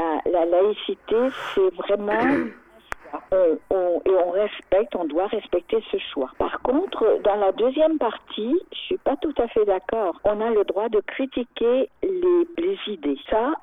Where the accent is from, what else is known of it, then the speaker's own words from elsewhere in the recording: France; ma citoyenneté en tant que Française dans un pays laïque